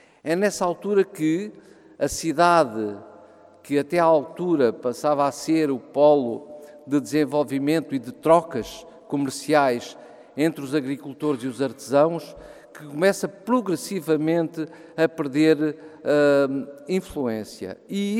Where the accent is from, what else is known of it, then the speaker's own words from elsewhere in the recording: Portalegre, Alentejo, Portugal; No caso, por exemplo, da minha terra, que é Porto Alegre